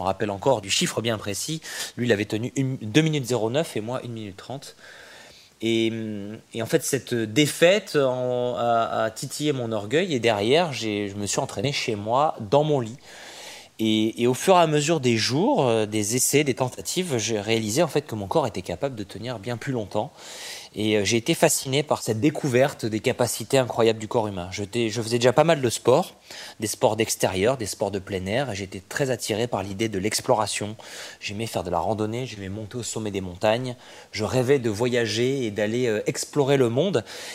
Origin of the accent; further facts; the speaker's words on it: Nice, Provence-Alpes-Côte d'Azur, France; Moi, je suis né à Nice, donc tous les étés, comme tous les enfants niçois, j'étais au bord de la mer.